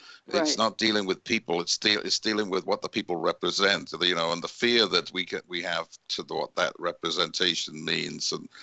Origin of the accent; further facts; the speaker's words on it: United Kingdom; I grew up in Britain